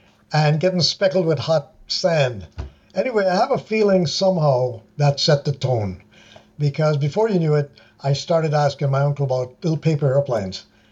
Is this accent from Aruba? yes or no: yes; Aruba; I was born in Aruba in the Caribbean, and we lived just about 2 or 3 minutes away from the airport, the Juliana International Airport.